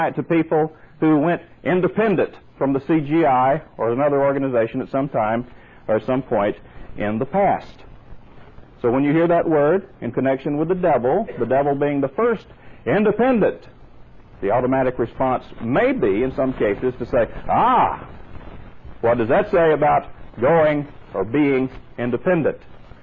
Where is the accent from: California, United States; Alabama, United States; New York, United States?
Alabama, United States; Center; my hometown of Center, Alabama, a little place that hardly is visible on the map